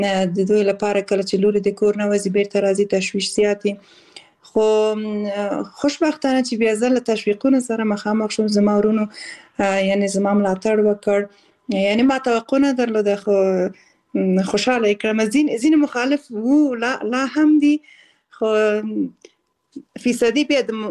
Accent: Balkh, Afghanistan; born there; also born or lived in Khost / Kabul / Kunduz

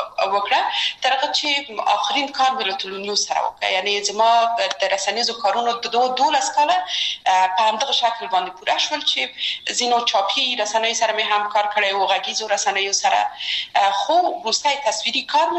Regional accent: Kabul, Afghanistan; زه اصلا د میدان وردګو ولایت یم او په کابل کې بیا زیږیدلی یم. په کابل کې زیږیدلی یم، په کابل کې لوی شوم، په کابل کې مې درسونه وویل

